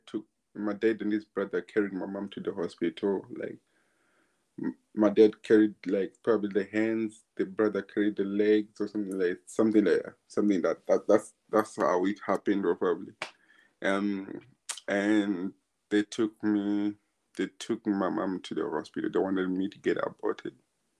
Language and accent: English; Zimbabwe; now in United Kingdom; I grew up in Zimbabwe where I was taught like real how to like where I was taught discipline